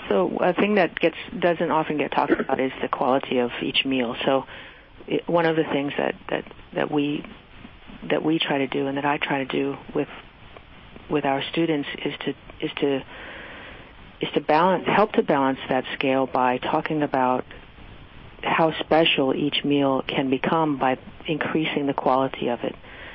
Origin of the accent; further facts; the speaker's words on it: Midwest, United States; Frankly, I grew up in the Midwest, and I just love meat